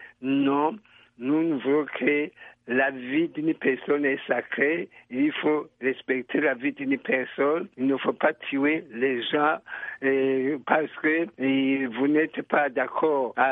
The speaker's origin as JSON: {"language": "French", "country": "Burundi", "said": "Non, nous sommes des Burundais, nous avons le même problème"}